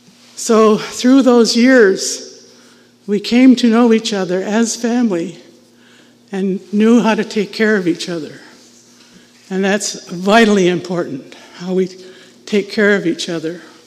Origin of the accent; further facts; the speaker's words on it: United States; Although I was raised and born in the States, I am also a citizen of Canada as well.